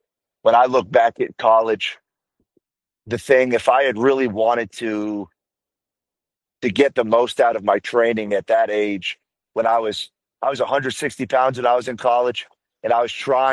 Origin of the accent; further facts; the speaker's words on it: New Orleans, Louisiana, United States; also growing up in New Orleans, if you're able to go private school, just New Orleans being what it is, that's what you do.